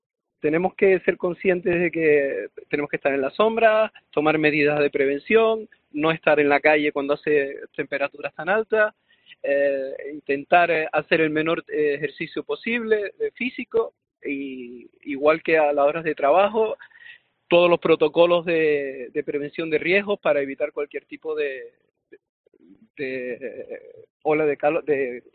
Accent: La Gomera, Canary Islands, Spain; Yo, cuando vine de La Gomera y estaba estudiando en la universidad

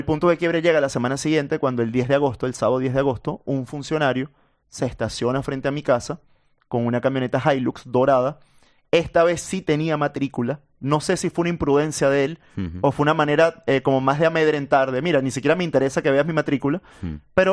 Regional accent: Venezuela; fue una violación a mis derechos de identidad como venezolano.

